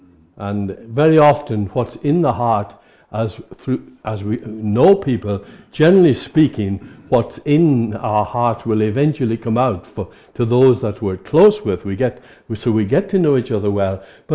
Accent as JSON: {"language": "English", "country": "Ireland", "tie": "born or raised there", "said": "the folks that I grew up with in Ireland, now they knew me in those years"}